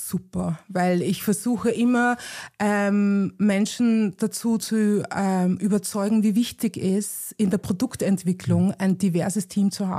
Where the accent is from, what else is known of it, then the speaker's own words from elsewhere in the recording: Vienna, Austria; ich bin Wienerin